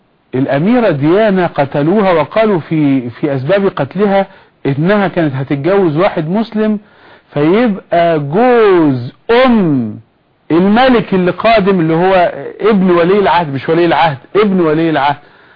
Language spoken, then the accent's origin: Arabic; Egypt; يعني عندنا في مصر